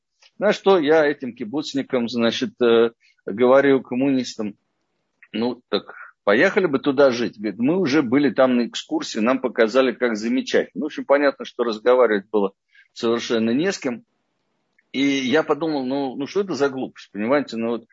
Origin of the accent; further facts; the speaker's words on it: Moscow, Russia; как я уже сказал. И я родился в Москве. Вырос в такой интеллигентной семье.